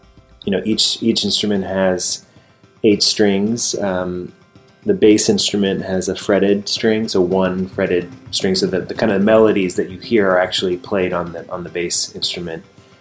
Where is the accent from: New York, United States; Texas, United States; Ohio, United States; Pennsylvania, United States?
Ohio, United States; sort of back to my roots in a way of growing up in Ohio and playing steel string guitar and these things.